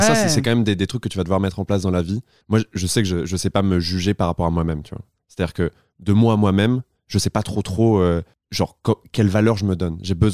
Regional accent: Tours, Centre-Val de Loire, France; Non, je viens de Tours.

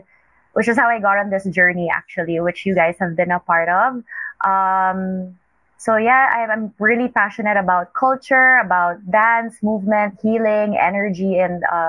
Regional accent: Manila, Metro Manila, Philippines; So I grew up in Manila, but growing up to stories of my family coming from Mindanao and having this really colorful heritage.

